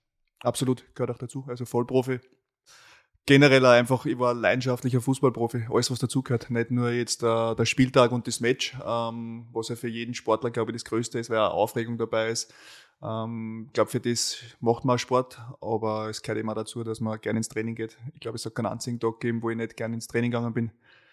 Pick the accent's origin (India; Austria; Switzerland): Austria; Upper Austria; ein Strizi, sagt man bei uns in Oberösterreich